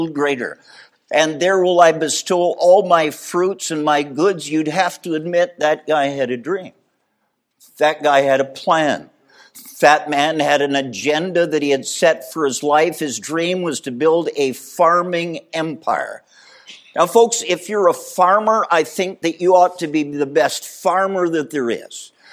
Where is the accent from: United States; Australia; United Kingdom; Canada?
Canada; I'm a Canadian and I can't play hockey.